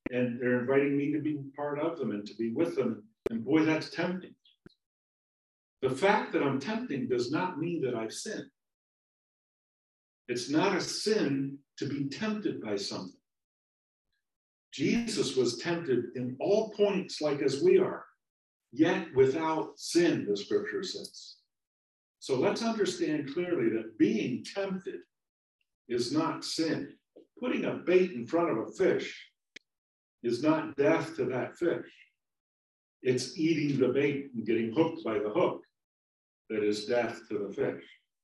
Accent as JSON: {"language": "English", "region": "Florida", "country": "United States", "tie": "born or raised there", "also_born_or_lived": "Oregon", "said": "I grew up in South Florida, and I believe that the ocean was to the east. Okay, because it was. Then I moved to Oregon, and the ocean was to the west."}